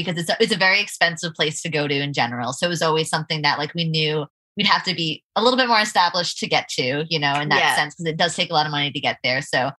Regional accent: New York, United States; I know it's really cliche and because I'm from America, I'm from New York, but I really felt this sense of home.

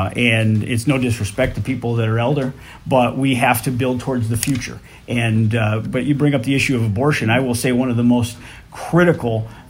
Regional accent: Buffalo, New York, United States; I'm from Buffalo, but I'm not afraid to get in the car and travel, as I've proven in this.

